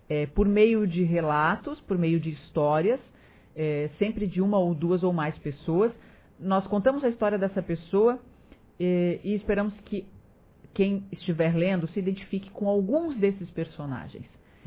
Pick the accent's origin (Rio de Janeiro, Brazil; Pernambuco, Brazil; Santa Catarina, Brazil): Santa Catarina, Brazil; Orleans; Orleans. Aqui do ladinho.